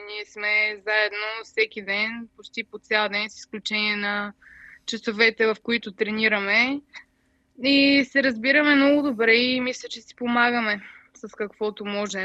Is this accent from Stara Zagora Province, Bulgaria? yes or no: yes; Stara Zagora, Stara Zagora Province, Bulgaria; now in United States; аз съм от Стара Загора